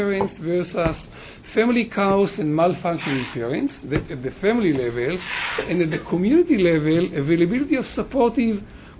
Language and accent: English; Haifa, Haifa District, Israel; because I'm from Haifa, just to show you, you know, what it means to live in such a context, you know, I live in Haifa